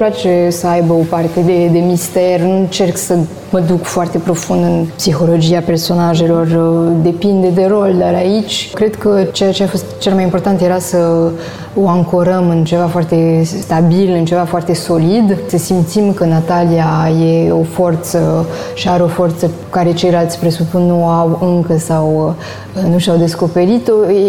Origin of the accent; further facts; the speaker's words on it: Romania; now in France; Așa simt eu, dar nu doar în Franța sau ca român.